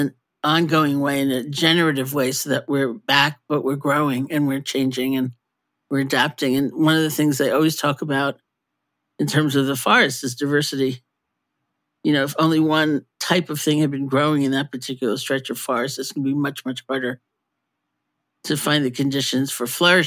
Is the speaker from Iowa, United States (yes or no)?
no; New York City, New York, United States; I grew up in New York City too.